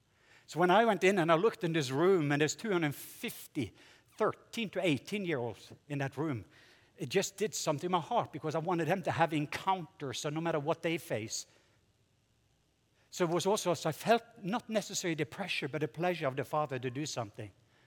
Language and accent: English; Norway; we're 6,000 Lutherans in my home country, Norway.